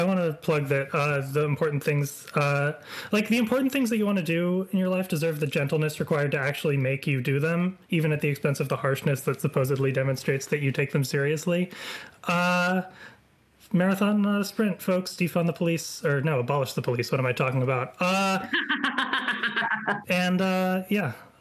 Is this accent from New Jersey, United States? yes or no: no; New York, United States; now in San Francisco Bay Area, United States; I'm a New Yorker who's moved to the Bay Area and is complaining about how it's not being New York